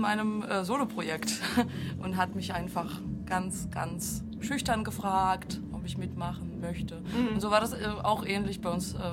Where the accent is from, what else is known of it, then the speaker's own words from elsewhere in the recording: Bochum, North Rhine-Westphalia, Germany; Ich komme aus dem Herzen von Bochum.